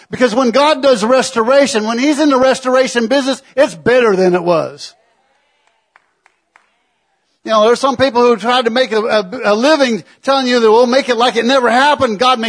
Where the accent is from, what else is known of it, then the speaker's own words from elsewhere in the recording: Illinois, United States; When I grew up in Illinois, there was, you know, corn was the big deal. It's corn everywhere you look.